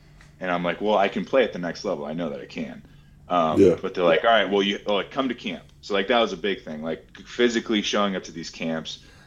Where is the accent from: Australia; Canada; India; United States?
United States; Massachusetts; And I'm also from Massachusetts. Like, exactly. Massachusetts, you in that New England area